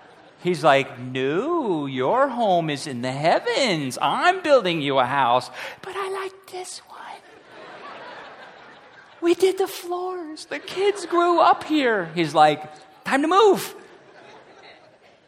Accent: Costa Mesa, California, United States; I grew up in Costa Mesa near the beach. I could get on my bicycle and ride to the beach.

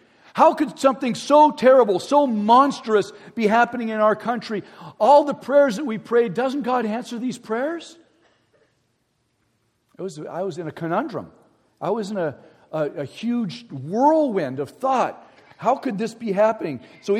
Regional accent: San Diego, California, United States; now in Kansas, United States; I spent 35 years growing up in San Diego, and I love Southern California.

